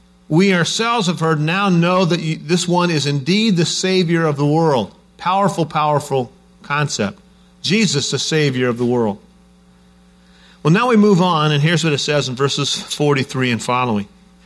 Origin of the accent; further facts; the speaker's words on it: Bakersfield, California, United States; also born or lived in Ukiah; Family moved to Bakersfield.